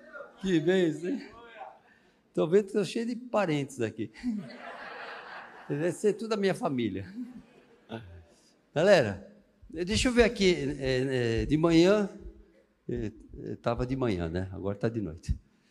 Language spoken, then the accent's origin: Portuguese; São Paulo, Brazil; Então, eu sou de São Paulo, nasci em São Paulo